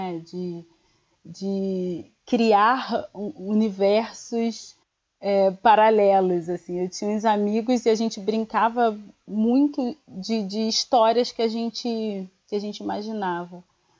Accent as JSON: {"language": "Portuguese", "town": "Belford Roxo", "region": "Rio de Janeiro", "country": "Brazil", "said": "eu sou de Belford Roxo, que é uma cidade da periferia da Baixada Fluminense, e minha casa, que é a casa onde minha mãe mora até hoje, é uma casa que tem um quintal imenso"}